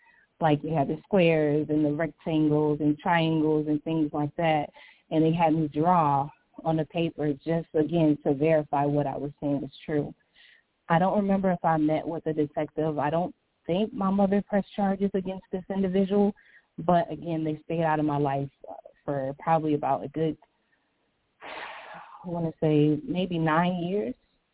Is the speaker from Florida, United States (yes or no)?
yes; St. Petersburg, Florida, United States; Well, just like my bio, I grew up in St. Petersburg, Florida. And childhood for me, it started off difficult.